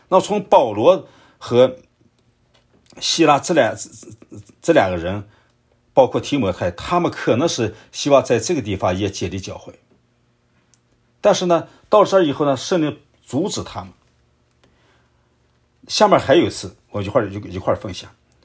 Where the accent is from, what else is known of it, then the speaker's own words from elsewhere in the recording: China; 欧洲人比我们中国人更容易把这个福音传开，他们有这样一个魄力，他们就愿意走出去。我们中国人呢，一般十个地方就不愿意动